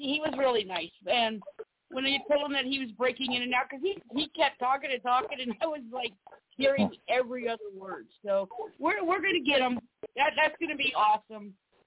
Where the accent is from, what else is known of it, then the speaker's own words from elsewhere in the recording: South Carolina, United States; South Carolina, that's awesome. That's my home state.